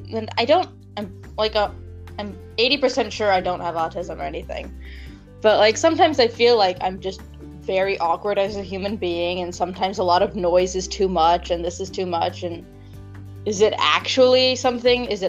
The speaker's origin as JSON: {"language": "English", "country": "United States", "moved": "yes", "said": "I used to live in the United States. I am American, and my family moved here, I think, almost 7.5 years ago."}